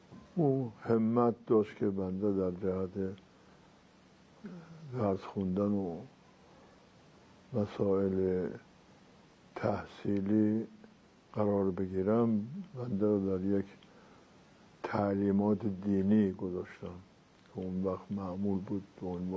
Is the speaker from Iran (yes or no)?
yes; Mashhad, Razavi Khorasan, Iran; پدر، مادر و فضای زندگیمون و در محله ایدگاه مشهد منزل پدری ما بوده، محل سکونتشون اونجا بوده.